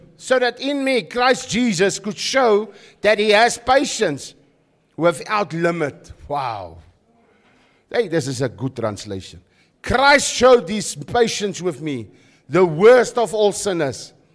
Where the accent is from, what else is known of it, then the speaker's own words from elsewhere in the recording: Krugersdorp, Gauteng, South Africa; Where I grew up in the West Rand, in the West, in Krugersdorp, it was about survival.